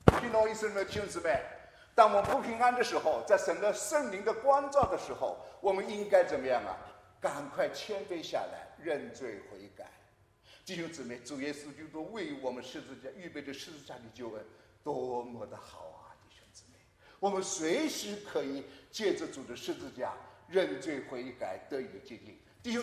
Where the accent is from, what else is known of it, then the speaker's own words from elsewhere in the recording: China; 这所以我们中国人跟外国人不太一样